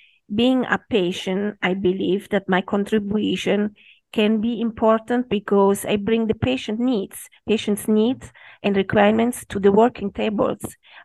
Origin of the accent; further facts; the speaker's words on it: Italy; I'm from Italy.